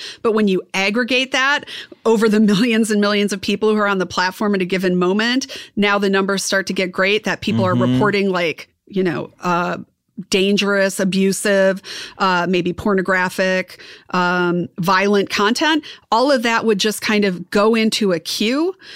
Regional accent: Wisconsin, United States; I'm from Wisconsin. You know, we're corn fed.

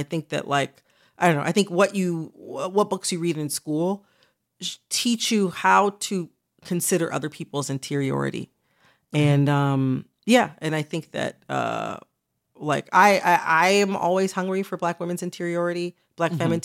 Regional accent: Michigan, United States; Even though I'm from Michigan, he was a reenactor for the Confederacy.

